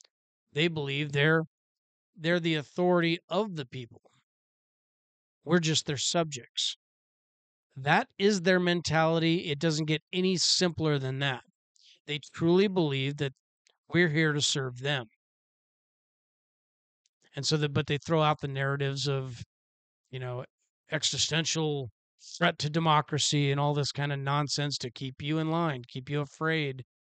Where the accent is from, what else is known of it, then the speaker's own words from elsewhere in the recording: Washington, United States; I've been here the majority of my life. I mean, I've lived in a lot of states, but I'm from Washington. And it's such a gorgeous state